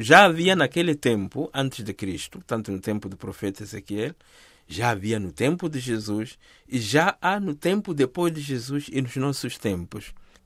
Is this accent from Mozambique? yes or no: yes; Mozambique; E eu que sou moçambicano, me recordo o longo diálogo em busca da paz, né?